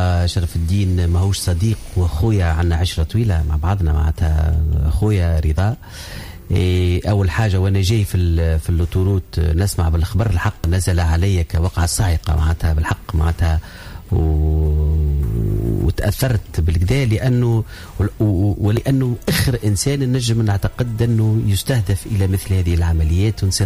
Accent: Tunisia; احنا كشعب تونسي

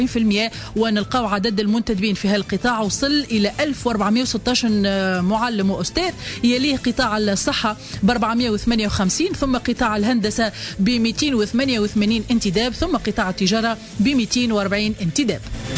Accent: Tunisia; accent: Tunisian; رقائق البطاطا شيبس بلهجتنا التونسية

